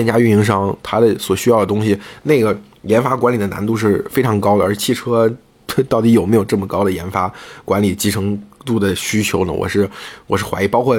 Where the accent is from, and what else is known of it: China